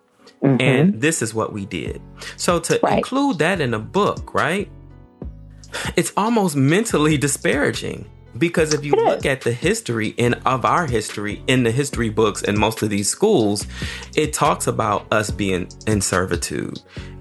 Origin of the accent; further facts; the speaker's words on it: Michigan, United States; I grew up in Michigan, and to be honest, I didn't grow up around many Hispanic people.